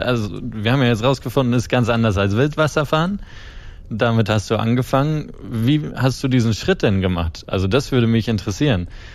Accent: Kiel, Schleswig-Holstein, Germany; Aber ich komme ja aus dem Norden, aus Kiel. Mhm. Da bin ich groß geworden

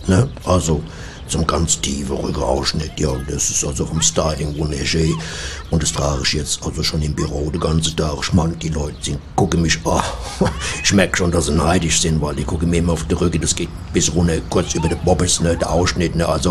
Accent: Cologne, North Rhine-Westphalia, Germany; Also ich komme ja aus Köln

